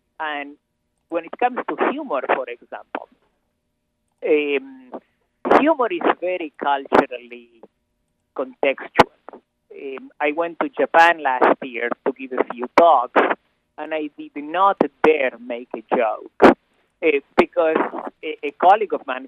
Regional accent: Córdoba, Argentina; also born or lived in Israel; I come from Argentina, from Cordoba, where there is a very unique self-deprecating type of humor, which I really love.

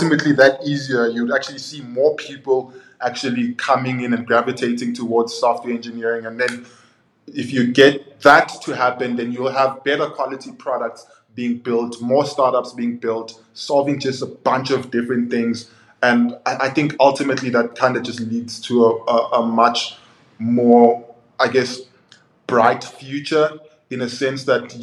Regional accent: South Africa; And I grew up in Africa, South Africa, my whole life.

